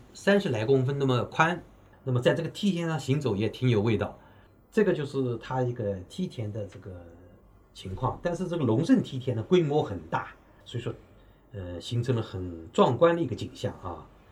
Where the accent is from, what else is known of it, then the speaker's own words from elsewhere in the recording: Hangzhou, Zhejiang, China; 我们杭州人多数都去过啊